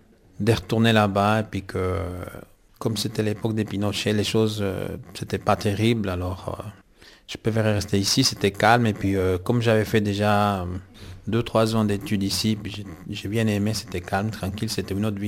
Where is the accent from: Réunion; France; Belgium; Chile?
Chile; now in Switzerland; je viens du Chili, ça fait 25 ans que je suis là. Je suis marié avec une femme colombienne.